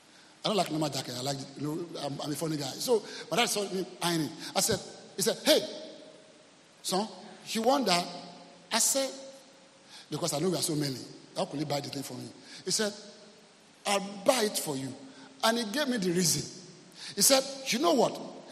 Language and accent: English; Côte d’Ivoire; I grew up in Ivory Coast. I was born in Ivory Coast.